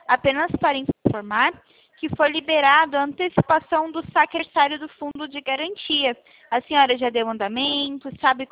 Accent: Araras, São Paulo, Brazil; Eu sou aqui de Araras, interior de São Paulo.

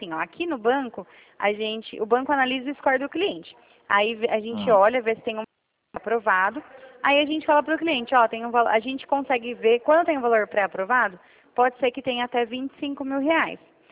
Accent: Rio Claro, São Paulo, Brazil; Eu sou aqui de Rio Claro.

